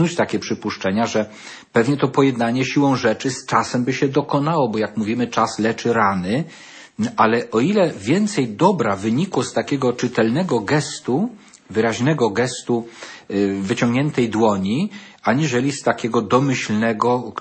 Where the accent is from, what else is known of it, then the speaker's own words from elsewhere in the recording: Świętokrzyskie Voivodeship, Poland; jednak pochodzę z Sandomierskiego, a należę do diecezji radomskiej, a mieszkam w Lubelskiej.